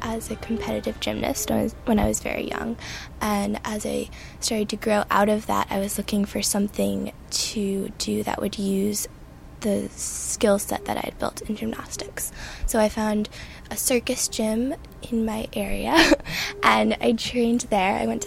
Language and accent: English; Cambridge, Massachusetts, United States; I'm 18 years old, and I'm from Cambridge, Massachusetts.